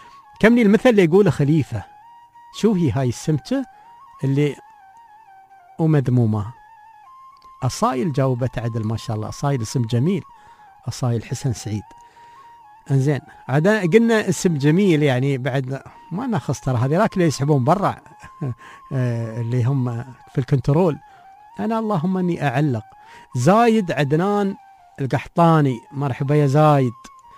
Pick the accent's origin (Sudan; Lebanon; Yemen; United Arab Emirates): United Arab Emirates